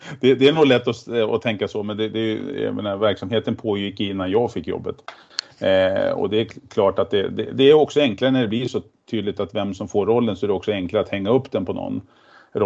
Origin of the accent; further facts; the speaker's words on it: Järna, Stockholm County, Sweden; Jag är ju född och uppvuxen ute i Järna